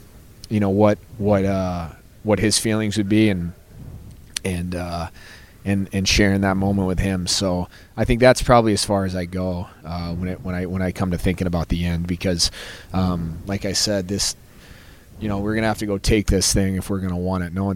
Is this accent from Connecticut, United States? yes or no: no; Alabama, United States; And that's funny because I was from Alabama